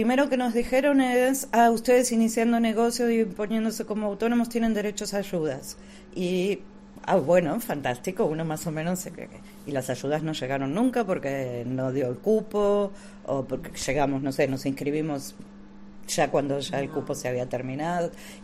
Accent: Argentina; now in Spain; La verdad es que nosotros vinimos para aquí desde Argentina con intención de cada uno de nosotros buscar trabajo en lo nuestro

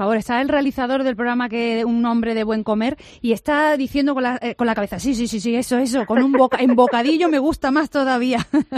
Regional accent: Álora, Andalusia, Spain; soy de Álora, ¿no? Vengo de pueblo

